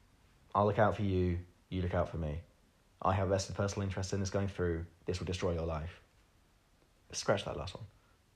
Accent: South East England, United Kingdom; born there; I was born relatively close in Buckinghamshire.

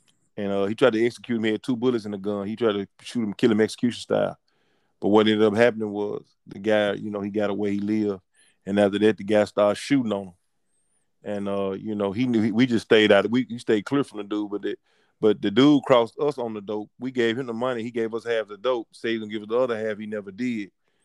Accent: Memphis, Tennessee, United States; Yeah, I grew up in North Memphis, man. And North Memphis is like the inner part of the city.

